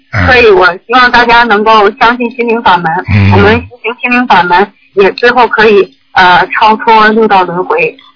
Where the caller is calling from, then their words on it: Beijing, China; 我们北京这边有一个同修